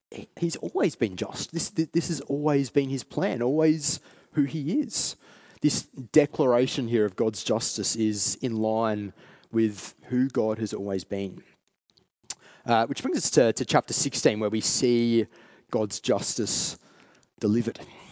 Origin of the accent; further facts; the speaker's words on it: Australia; I was born in Australia. I've lived my whole life here. I love this country